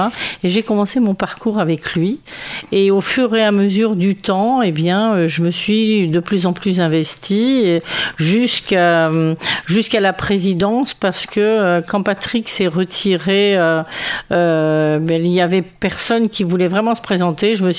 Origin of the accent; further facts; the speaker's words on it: Marseille, Provence-Alpes-Côte d'Azur, France; also born or lived in Normandy; Je suis native de la région, ouais. Parce que je suis native de Marseille, donc ce n'est pas loin. Et je suis partie vivre en Normandie pendant plus de 40 ans. Et je suis revenue aux sources à la retraite.